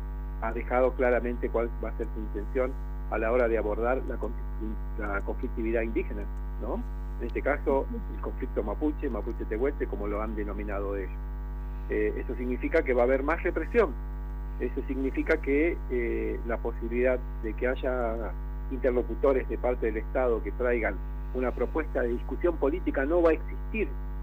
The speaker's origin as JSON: {"language": "Spanish", "region": "Chubut", "country": "Argentina", "said": "soy Lonco de Lof Piñalmahuica. Lof, una comunidad que queda en la zona de lo que hoy es provincia de Chubut."}